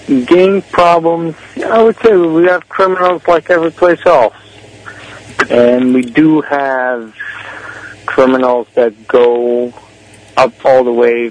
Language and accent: English; United States; and I say, as an American, it's important to give back.